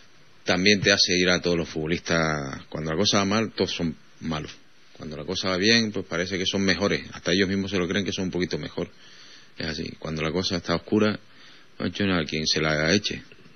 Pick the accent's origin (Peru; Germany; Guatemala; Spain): Spain; Santa Cruz de Tenerife, Canary Islands; Presumo porque yo nací en Santa Cruz, o sea, soy chicharrero, además nací en Santa Cruz.